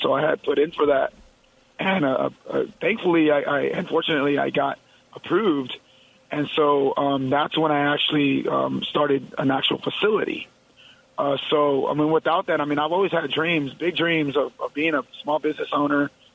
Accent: Uvalde, Texas, United States; also born or lived in San Antonio; Well, it's actually in Uvalde. That's my hometown. I lived in San Antonio for about 10 years after I got out of the military and just recently came back home.

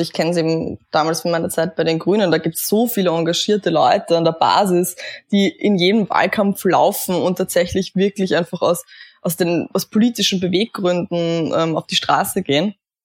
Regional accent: Kleinhöflein, Burgenland, Austria; ich bin in Burgenland aufgewachsen, in einem kleinen Vorort von Eisenstadt. Kleinhöflein heißt das. Also wir haben nicht mal ein eigenes Ortsschild, das ist so, um das ein bisschen zu skizzieren. Und ich war 16 Jahre alt

